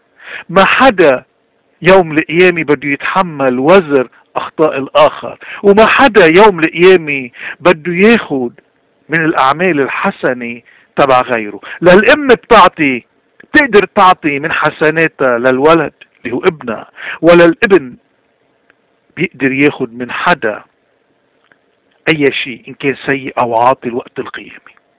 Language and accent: Arabic; Lebanon; من هوني كلبنانيين ما فينا نفصل الدين أبدا